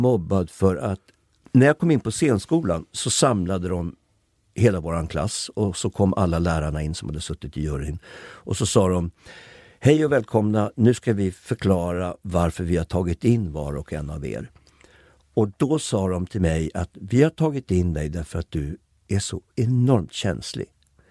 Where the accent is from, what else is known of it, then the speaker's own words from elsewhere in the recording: Upplands Väsby, Stockholm County, Sweden; jag växte upp i Upplands Väsby huvudsakligen. Det jag minns av min barndom, där bodde jag mellan, jag tror, 4 till 8 eller något sånt där.